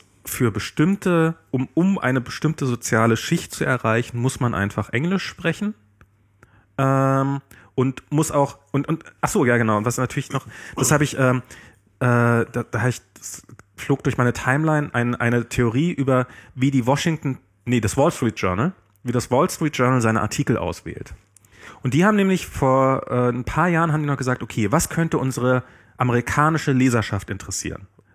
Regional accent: East Germany, Germany; Ich bin Ossi.

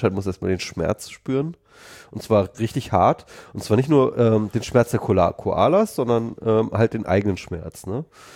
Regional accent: Lower Saxony, Germany; bei uns in Niedersachsen haben wir immer gesagt, der große Krischern

